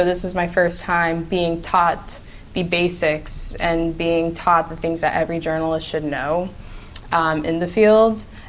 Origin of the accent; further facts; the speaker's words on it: Washington, District of Columbia, United States; I think growing up in Washington certainly influenced how I look at the world